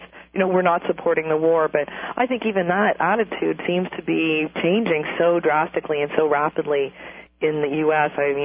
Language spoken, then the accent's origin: English; Canada; now in New York, United States; I have the luxury of living in New York and I'm Canadian as well